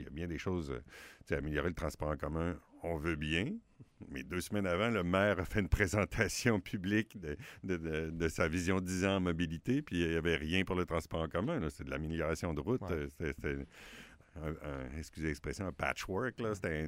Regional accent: Lévis, Quebec, Canada; On est d'abord de Saint-Étienne, de Pintemps, de Charny, de Brackenville, avant d'être de Lévis. Mais on est de Lévis aussi, là, c'est pas contradictoire.

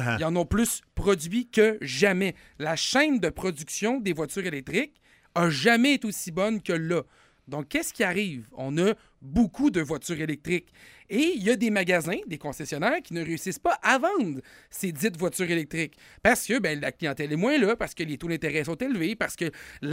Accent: Quebec City, Quebec, Canada; je viens de Québec.

